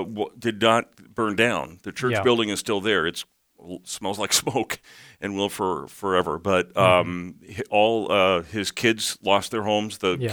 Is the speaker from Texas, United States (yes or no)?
no; California, United States; I grew up in California, and this has been a discussion that they've had ever since I can remember.